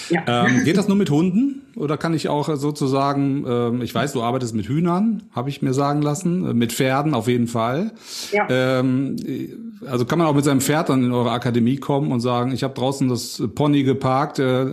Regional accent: Hochdahl, North Rhine-Westphalia, Germany; ich komme ja ursprünglich aus Hochdahl

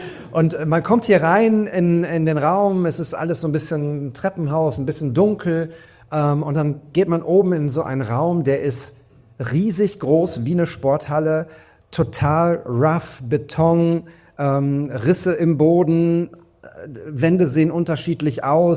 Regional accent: North Rhine-Westphalia, Germany; ich komme aus dem Ruhrgebiet und fahre hier um die Ecke

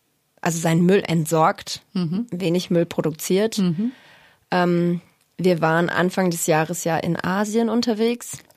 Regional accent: Berlin, Germany; born there; Ja, ich bin in Berlin geboren.

